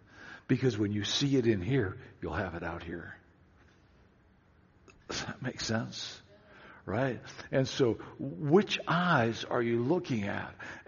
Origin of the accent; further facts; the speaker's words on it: Seattle, Washington, United States; Back in Seattle, I grew up in West Seattle.